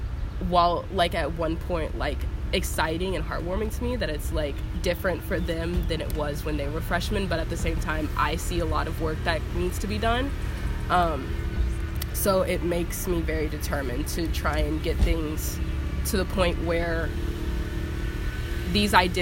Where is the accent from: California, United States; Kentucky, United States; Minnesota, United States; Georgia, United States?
Kentucky, United States; as a woman who is, I guess, technically from the South, because I'm from Kentucky